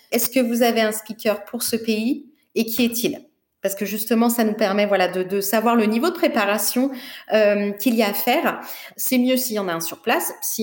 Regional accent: France; je suis français

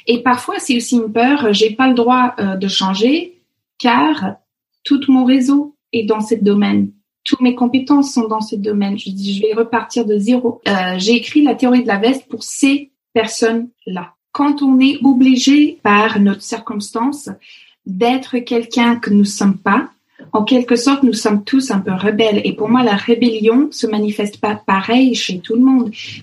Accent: Alberta, Canada; ma région là où j'ai grandi, qui s'appelle l'Alberta, ce qui est un peu le Texas du Canada, mais en 15 000 fois plus froid. C'est une région qui fait deux fois la taille de la France.

